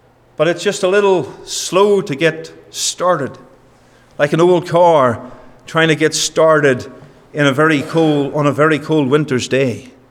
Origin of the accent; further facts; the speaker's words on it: United Kingdom; If I look back, I'm from the United Kingdom